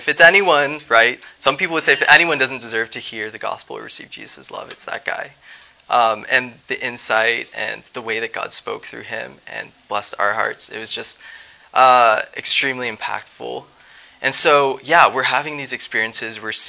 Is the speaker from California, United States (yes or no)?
no; Dallas, Texas, United States; I'm from Dallas, and so that's a map of Dallas